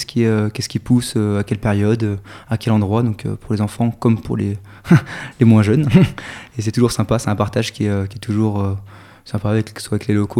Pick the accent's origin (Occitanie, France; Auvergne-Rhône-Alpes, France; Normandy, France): Auvergne-Rhône-Alpes, France; j'étais originaire de la Drôme, où je travaillais beaucoup avec les enfants et avec les adultes d'ailleurs en guidage ou sur des camps pêche